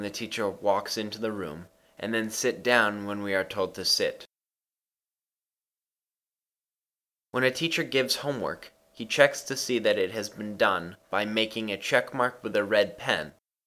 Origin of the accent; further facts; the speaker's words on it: Islamabad, Islamabad Capital Territory, Pakistan; I was born in Pakistan, a country in Southeast Asia. I went to school in my city, Islamabad, for 10 years.